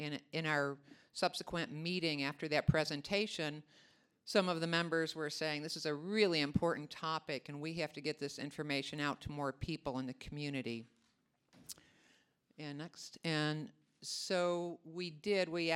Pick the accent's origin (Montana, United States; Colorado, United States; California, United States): Colorado, United States; Durango; from La Plata County, Colorado. My home is in Durango.